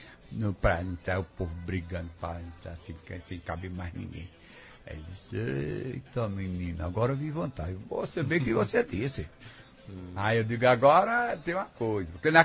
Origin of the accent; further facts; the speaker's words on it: Serra Talhada, Pernambuco, Brazil; eu sou de Serra Talhada